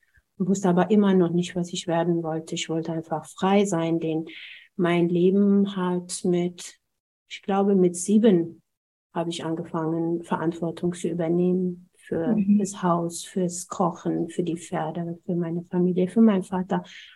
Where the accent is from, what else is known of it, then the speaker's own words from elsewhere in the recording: Ethiopia; German is a second language; now in Germany; In meiner Kindheit in Äthiopien gab es nicht diese Frage, was willst du werden, wenn du groß bist?